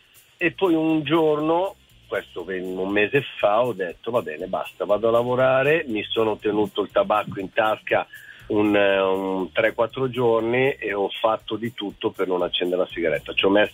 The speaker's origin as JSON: {"language": "Italian", "town": "Milan", "region": "Lombardy", "country": "Italy", "said": "Allora, sono di Milano, vi seguo sempre"}